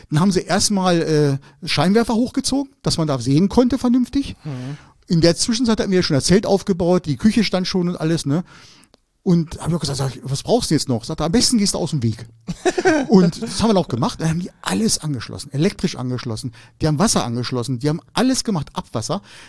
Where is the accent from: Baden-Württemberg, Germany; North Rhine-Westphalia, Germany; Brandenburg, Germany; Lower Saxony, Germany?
Lower Saxony, Germany; Hildesheim; ich komme aus Hildesheim